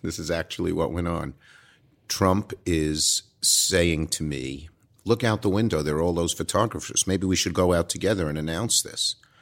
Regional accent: Brooklyn, New York, United States; accent: Brooklyn; I hear you have a way to take away my Brooklyn accent.

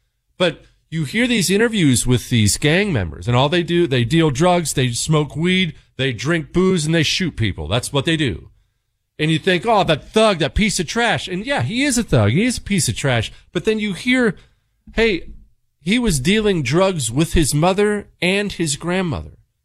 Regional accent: Montana, United States; I grew up in Montana. We'd always go hiking and hunting in the mountains

